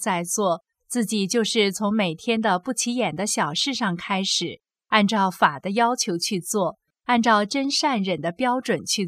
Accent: China; moved away as an adult; now in France; 但是我在中国大陆长大，从小就被灌输的是，害人之心不可以有，防人之心不可无。到法国五年后，我才慢慢发现自己的思维和法国人的不一样

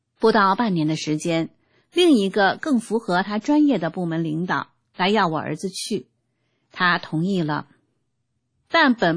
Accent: China; 中国不好，可我就是中国人，那我就建设中国吧

